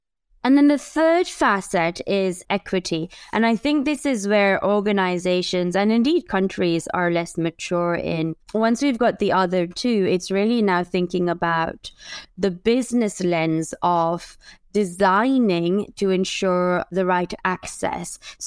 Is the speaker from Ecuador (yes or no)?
no; Dubai, United Arab Emirates; I am a Portuguese national of Indian heritage, and I grew up in Dubai.